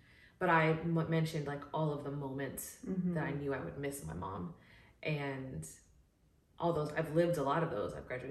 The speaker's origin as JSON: {"language": "English", "town": "Los Angeles", "region": "California", "country": "United States", "also_born_or_lived": "Brooklyn", "said": "I'm from Los Angeles. I'm actually from here, as I mentioned. I'm not a transplant like a lot of people. I lived in Brooklyn for 5 years, bedside exclusively. But now I'm back."}